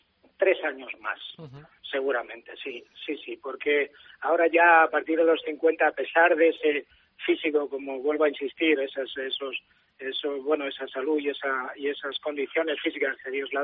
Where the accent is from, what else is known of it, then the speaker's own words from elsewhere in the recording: Extremadura, Spain; me encuentras en mi tierra, en Extremadura. Pero he tenido que venir aquí por temas familiares y aquí estoy.